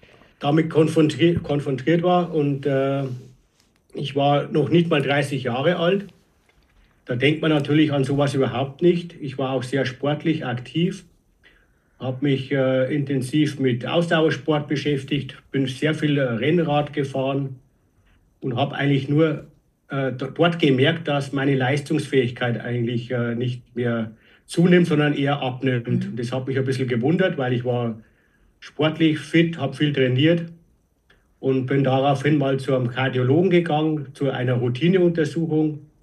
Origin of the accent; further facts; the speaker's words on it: Regen, Bavaria, Germany; now in Deggendorf, Germany; ich bin 52 Jahre alt, komme aus Niederbayern, gebürtig aus Regen. Aktuell wohne ich in Deggendorf